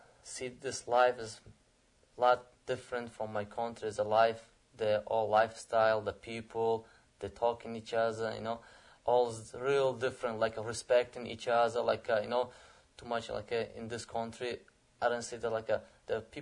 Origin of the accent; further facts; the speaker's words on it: Samarkand, Samarqand Region, Uzbekistan; English is a second language; now in United States; I came from Uzbekistan and the city is Samarkand. I came in the United States in 1999 and I came for the school, for the study.